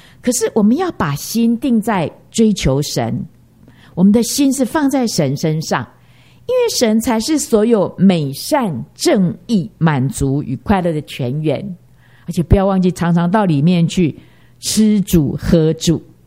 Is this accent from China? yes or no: no; Taiwan; 你知道我们台湾人觉得很不可思议，我们都希望变白